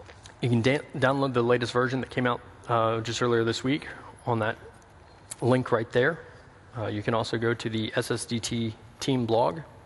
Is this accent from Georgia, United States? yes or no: yes; Atlanta, Georgia, United States; I'm from Atlanta.